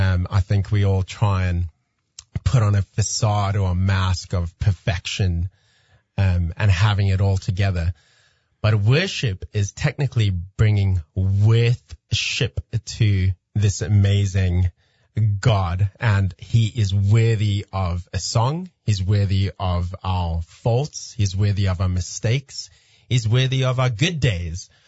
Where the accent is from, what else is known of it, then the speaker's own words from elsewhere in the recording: Cape Town, Western Cape, South Africa; I am technically from South Africa, Cape Town.